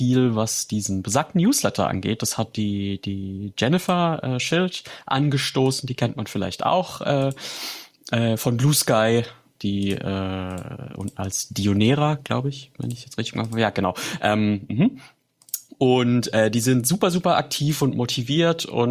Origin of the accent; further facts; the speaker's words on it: Baden-Württemberg, Germany; Ich komme aus Baden-Württemberg, ich kann das.